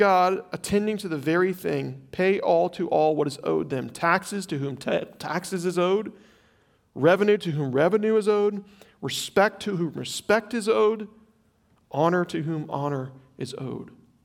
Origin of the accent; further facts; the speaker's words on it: the South, United States; I grew up in the South.